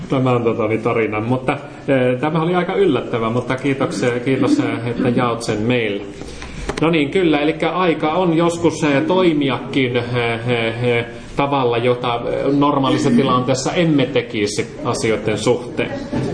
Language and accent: Finnish; Savo, Finland; niin kuin minä olen savolainen, niin vähän niin kuin diplomaattisemmin kertoa asioita.